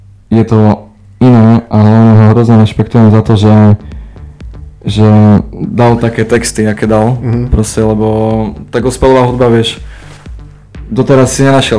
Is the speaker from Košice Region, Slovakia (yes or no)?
yes; Michalovce, Košice Region, Slovakia; my sme z Michaloviec, a teraz som sa spoznal s ľuďmi z Michaloviec